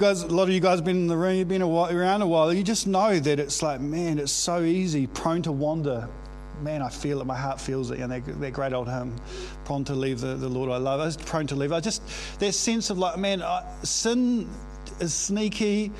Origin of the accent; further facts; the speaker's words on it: Waikanae, Wellington, New Zealand; He actually was based in my hometown, Waikanae, when I was growing up.